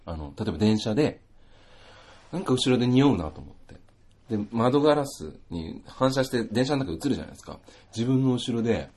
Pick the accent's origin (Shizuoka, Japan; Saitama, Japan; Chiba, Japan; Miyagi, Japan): Chiba, Japan; Teganuma; はい。手賀沼の出身なんですけどね。